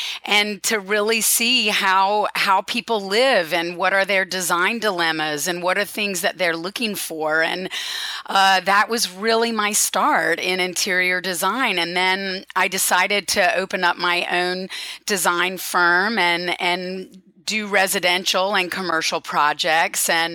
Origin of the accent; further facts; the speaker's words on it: High Point, North Carolina, United States; I was actually born and raised in High Point, North Carolina, which a lot of people know and think of as the furniture capital of the world.